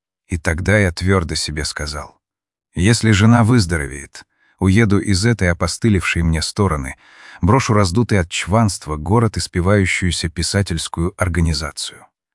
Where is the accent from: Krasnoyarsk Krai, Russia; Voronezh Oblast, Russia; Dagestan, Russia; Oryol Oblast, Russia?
Krasnoyarsk Krai, Russia; Ovsyanka; 1980 году я вернулся на родину, в Красноярск, и сразу же занялся тем, чтобы подыскать и купить избу в родном селе Овсянка.